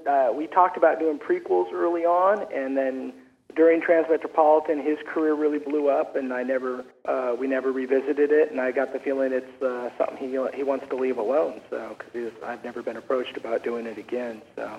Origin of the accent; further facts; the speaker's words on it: San Mateo, California, United States; also born or lived in New York; and I was originally from San Mateo and San Francisco, you know, for most of my 20s.